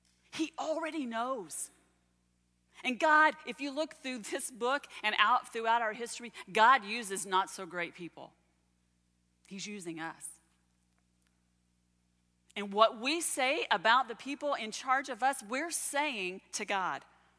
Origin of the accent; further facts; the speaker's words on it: Texas, United States; Now, I grew up in Texas, and there are a lot of things that I'm glad are behind me.